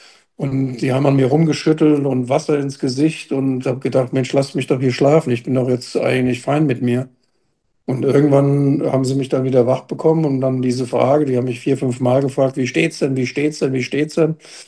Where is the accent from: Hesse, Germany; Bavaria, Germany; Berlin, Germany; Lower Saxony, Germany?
Hesse, Germany; Wiesbaden; ich bin hier in Wiesbaden aufgewachsen und bin in die Schule gegangen, Oranienschule, Abitur gemacht